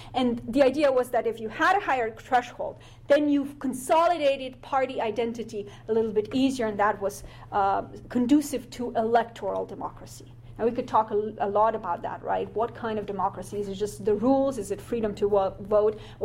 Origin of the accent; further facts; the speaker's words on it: Slovenia; even in, you know, my home country, Slovenia